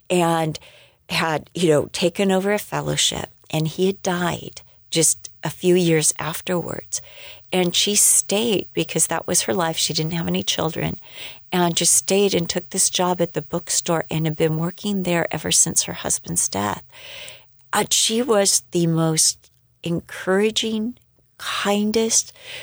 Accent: United States; It was unfamiliar territory, and I'm an American, right?

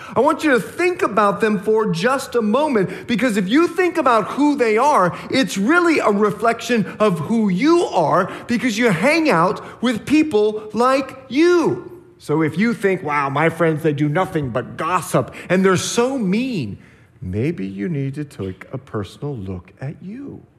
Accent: Bahamas; I remember when I was 11 years old. You see, I'm from the Bahamas, and we used to go to this island in Treasure Key

